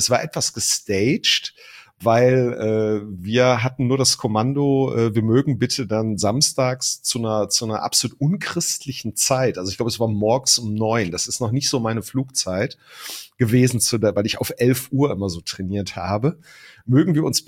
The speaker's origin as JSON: {"language": "German", "region": "North Rhine-Westphalia", "country": "Germany", "said": "wie man das bei uns im Ruhrpott sagt"}